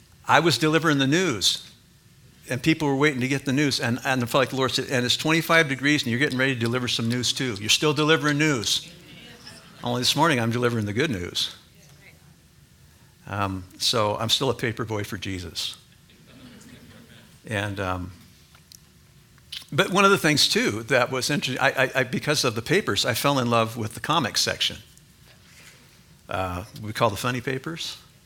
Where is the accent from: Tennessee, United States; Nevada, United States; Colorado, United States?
Nevada, United States; Reno; when I was a young boy and I grew up in Reno, I had a paper route in old Northwest Reno